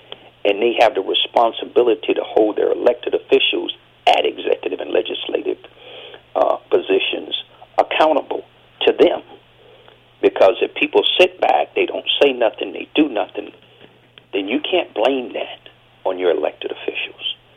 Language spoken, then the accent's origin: English; United States; It's the fault of all of us as American citizens, because we have some responsibility.